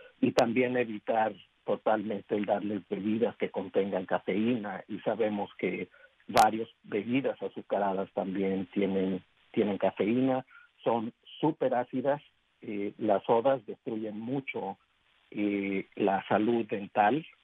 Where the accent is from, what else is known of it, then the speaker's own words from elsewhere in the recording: Mexico; now in United States; yo, por ejemplo, vengo de México y yo cuando crecí, desde que era muy, muy pequeño